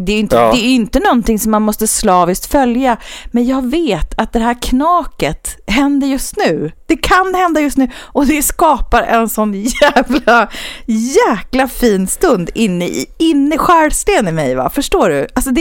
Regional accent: Västernorrland County, Sweden; born there; Eller så kan det vara att jag är född i Ångermanland

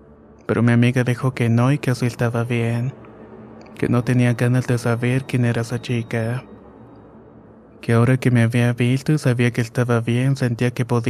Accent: Latacunga, Cotopaxi, Ecuador; Soy de Latacumbo, Ecuador

